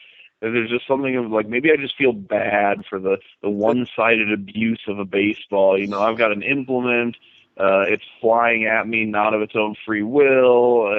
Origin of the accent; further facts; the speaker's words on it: Davenport, Iowa, United States; growing up in the Quad Cities in Davenport, you know, I was an Iowa kid, the Hawkeyes were kind of you know, I bled black and gold for as long as I could remember.